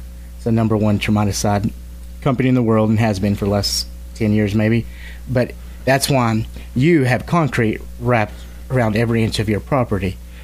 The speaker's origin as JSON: {"language": "English", "town": "Midland", "region": "Texas", "country": "United States", "tie": "born or raised there", "said": "Doing this as long as I have, and growing up in West Texas, Midland, a lot of new homeowners would freak when they hear the word termites"}